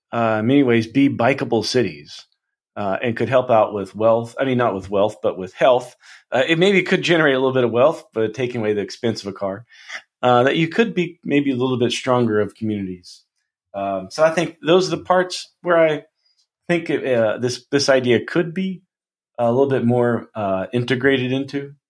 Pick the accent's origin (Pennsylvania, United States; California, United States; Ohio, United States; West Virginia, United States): West Virginia, United States; You know, when I was back home, I'm from West Virginia, and just for the heck of it, my mom lives in a small town